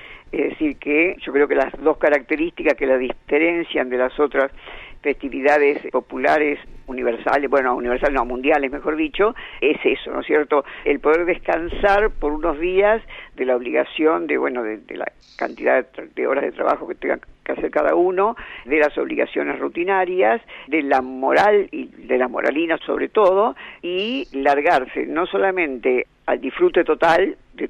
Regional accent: Buenos Aires, Argentina; yo creo que como argentinos, como porteños también tendríamos que nombrarlo

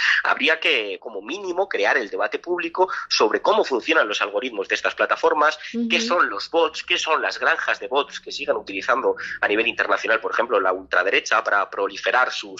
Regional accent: Spain; yo, siendo un ciudadano español que no tenía ninguna relación con Cuba, ya lo sufrí.

